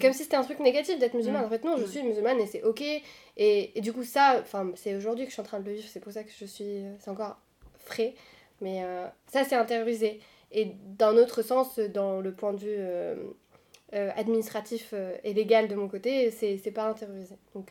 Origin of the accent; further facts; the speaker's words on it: Tunisia; moved away as an adult; now in France; Moi, je suis tunisienne. Je suis arrivée en France en tant qu'étudiante.